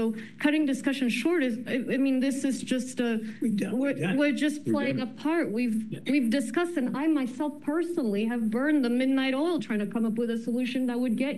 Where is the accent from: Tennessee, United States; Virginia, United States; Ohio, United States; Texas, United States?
Texas, United States; Cypress; also born or lived in Katy; Heck, I grew up in Cypress and Katy.